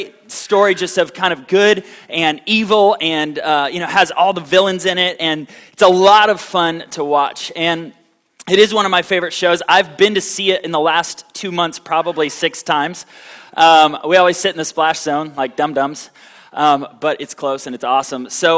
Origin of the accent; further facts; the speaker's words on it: Florida, United States; I'm from Florida. I've never even seen ice, let alone skated around on it and tried to hit a puck.